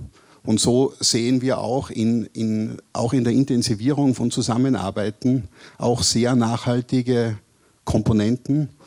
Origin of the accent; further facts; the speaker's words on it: Salzburg, Austria; Bin eigentlich ein Salzburger, ne, wohne aber in Tirol, richtig.